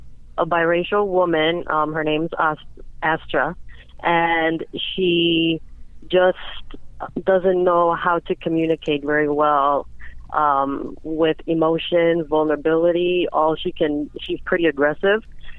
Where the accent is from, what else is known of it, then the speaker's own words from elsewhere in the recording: Mexico; also born or lived in Spain; now in Baltimore, United States; No, actually, I was born in Spain, and I grew up in Mexico.